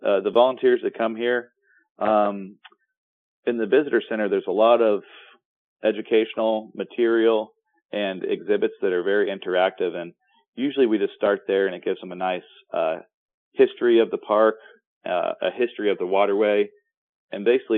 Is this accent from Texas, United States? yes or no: no; Florida, United States; I was born and raised in Florida, so sometimes I take for granted some of those huge attractions.